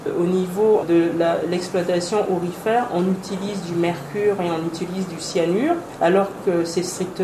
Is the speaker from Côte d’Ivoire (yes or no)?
yes; Côte d’Ivoire; moved away as an adult; also born or lived in Kankan, Guinea; now in Paris, France; Je suis née en Guinée, je suis née à Cancan. Après, mes parents se sont exilés en Côte d'Ivoire, où j'ai étudié jusqu'à mon bac. Et ensuite, je suis rentrée à Paris